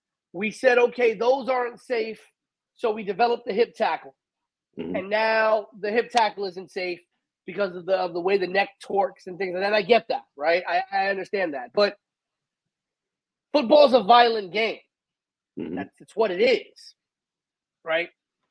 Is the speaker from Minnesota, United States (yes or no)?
no; Bronx, New York, United States; Listen, I'm from the Bronx.